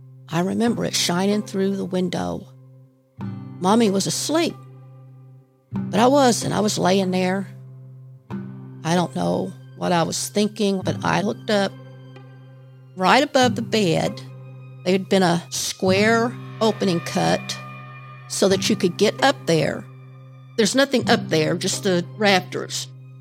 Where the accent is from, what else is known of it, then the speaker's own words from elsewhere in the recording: Kentucky, United States; I grew up in Eastern Kentucky. You either live in a holler or you live on a ridge. We lived on the ridge. A little two-room house with no running water.